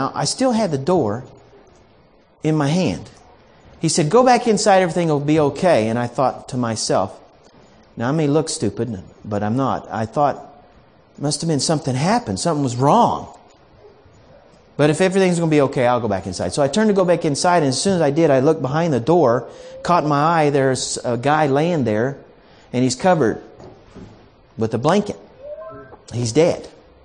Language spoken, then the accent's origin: English; Oklahoma, United States; also born or lived in Iowa; But anyway, I was born in Iowa. I was raised in Oklahoma. And so if I say y'all, that means you guys, okay?